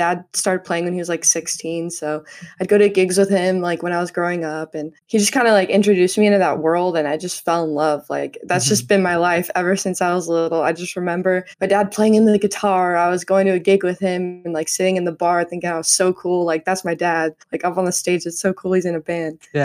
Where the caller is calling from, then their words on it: Ventura, California, United States; I'm calling from Ventura, California. It's just kind of coastal area, kind of harbor town, right? Basically north of Los Angeles and south of Santa Barbara.